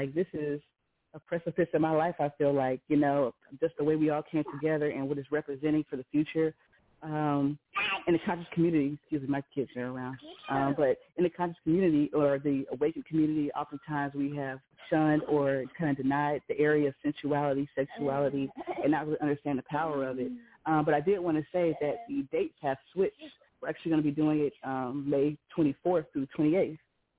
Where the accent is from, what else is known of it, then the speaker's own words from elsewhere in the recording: Atlanta, Georgia, United States; Yeah, I was born and raised in Atlanta, so I've watched the city do some interesting things.